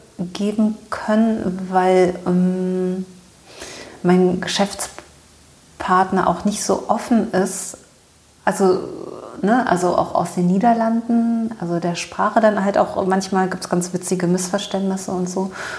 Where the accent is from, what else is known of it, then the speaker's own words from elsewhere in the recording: Berlin, Germany; Ich bin in Berlin aufgewachsen